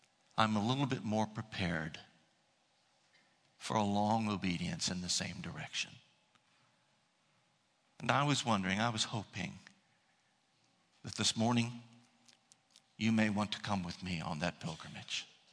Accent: Columbus, Ohio, United States; You know, every time I go to my hometown, Columbus, Ohio, I try to stop by the church of my childhood.

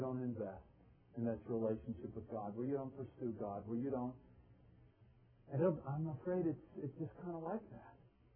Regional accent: United States; Well, I'm an American male.

